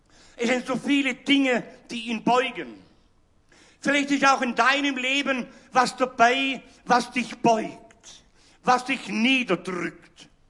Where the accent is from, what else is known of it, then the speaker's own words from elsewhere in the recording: Baden-Württemberg, Germany; Ihr hört, ich bin Schwabe, gell?